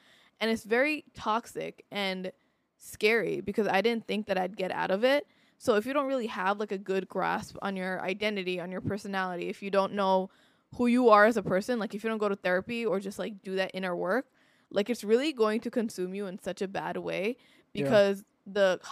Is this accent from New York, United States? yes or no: yes; New York, United States; I'm born and raised in New York, but I didn't live in New York City my whole life.